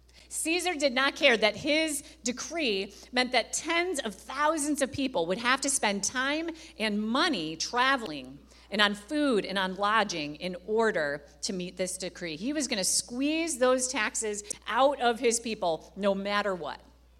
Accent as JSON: {"language": "English", "town": "Orchard Park", "region": "New York", "country": "United States", "tie": "born or raised there", "said": "my hometown is in Orchard Park, so I would walk from here to Orchard Park."}